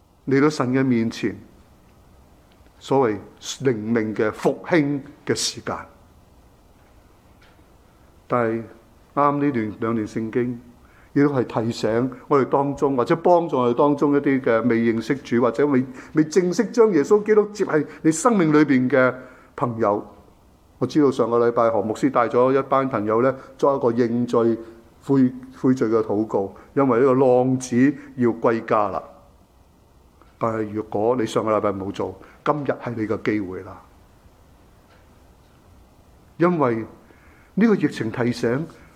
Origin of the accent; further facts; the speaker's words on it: China; 这个是你可以说上帝给我们中国人的智慧。